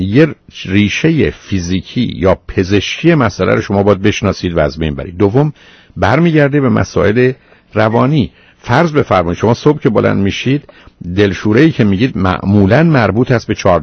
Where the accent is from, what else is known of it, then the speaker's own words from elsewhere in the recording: Iran; born there; در ایران باشم و بتونم از نزدیک هموطنان رو ببینم در اونجایی که به هر حال خاک و زادگاه ماست و در اونجا متولد شدیم و تازه به زبانی و فرهنگی صحبت میکنیم و حرف میزنیم که از اونجا ریشه و نشه گرفته،